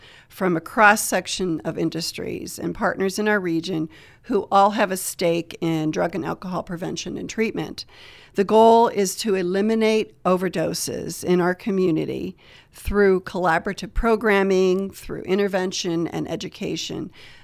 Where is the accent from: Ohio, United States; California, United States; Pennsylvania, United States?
Pennsylvania, United States; St. Marys; I was born and raised in St. Mary's, and I left for a long while and did my education and my first career in higher ed. And then I moved back to the area about 15, 17 years ago